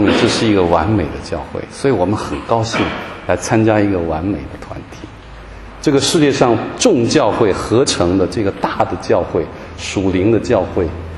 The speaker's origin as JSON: {"language": "Chinese", "country": "Taiwan", "tie": "born or raised there", "lives_now": "Heidelberg, Germany", "said": "像我从台湾来啊，我从小长大，我父亲是山东人，所以台湾同胞看我是外省第二代的家庭啊，这个外省人的家庭啊，外省人的家。"}